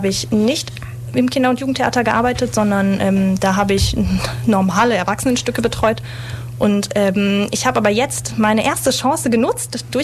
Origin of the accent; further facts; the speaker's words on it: Mannheim, Baden-Württemberg, Germany; ich bin auf dem Waldhof groß geworden. Den kennen wahrscheinlich viele, 68305. Und ich fand das toll. Ich bin im Waldhof auch im Brennpunkt zur Grundschule gegangen